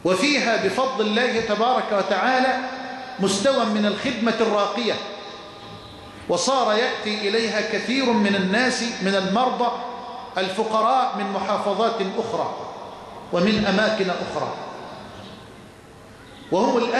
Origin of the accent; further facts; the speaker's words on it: Egypt; اللهم اجعل بلدنا مصر واحة للأمن والأمان